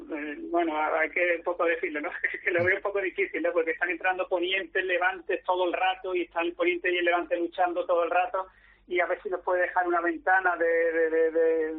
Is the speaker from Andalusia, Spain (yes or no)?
yes; Málaga, Andalusia, Spain; somos malagueños